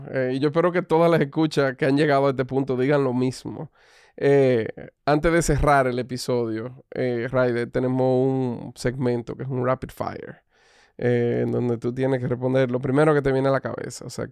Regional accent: Boston, Massachusetts, United States; Perdón, porque yo vengo de Boston. Yo soy de Boston

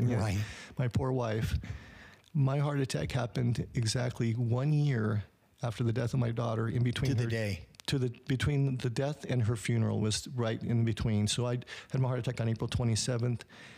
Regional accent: Taylorsville, Utah, United States; now in Murray, United States; I'm 58 years of age. I was born and raised in Utah, in the Taylorsville area. When I got married, I moved just a little further east into Murray.

